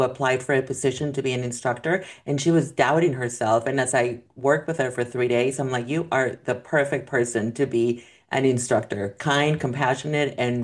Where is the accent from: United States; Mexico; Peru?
Mexico; So I grew up in Mexico and I went to private school. I went to a private Catholic school